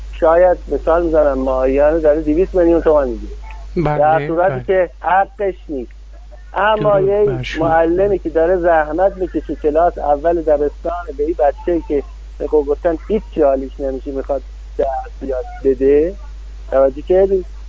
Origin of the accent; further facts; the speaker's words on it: Iran; خودم من ایرانی هستم